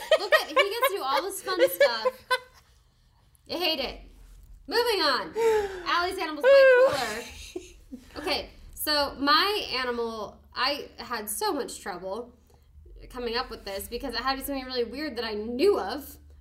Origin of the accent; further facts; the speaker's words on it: United States; I'm saying Kenya, because I'm American.